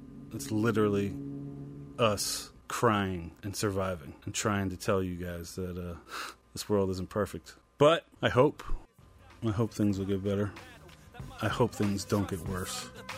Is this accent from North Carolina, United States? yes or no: no; Vermont, United States; Growing up in Vermont as a black man, going on 40 years now